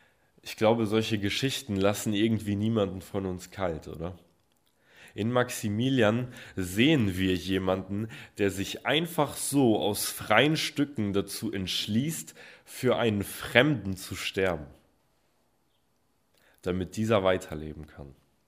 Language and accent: German; North Rhine-Westphalia, Germany; Ursprünglich komme ich aus der Nähe von Bielefeld, also ein bisschen weiter weg eigentlich.